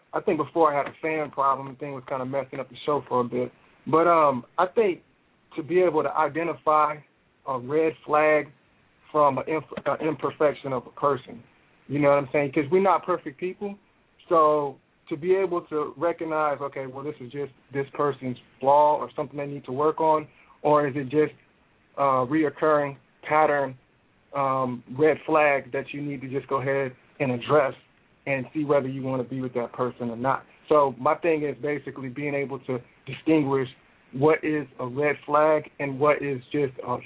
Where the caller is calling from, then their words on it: Mississippi, United States; also born or lived in California; Actually, I'm calling from Mississippi. It's a California number because I used to be from there, but it's coming from my Skype.